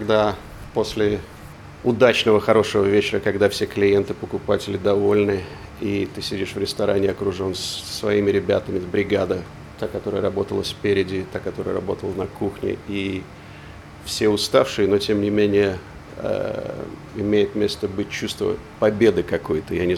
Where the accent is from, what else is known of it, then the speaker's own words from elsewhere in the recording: Leningrad, Saint Petersburg, Russia; moved away as an adult; now in Australia; Я родился и вырос в Ленинграде.